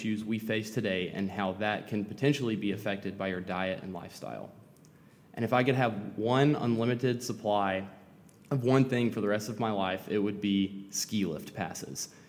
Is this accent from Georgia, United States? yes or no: no; McComb, Mississippi, United States; I'm the editor, and I'm from Macomb, Mississippi, and I'm currently interested in emergency medicine.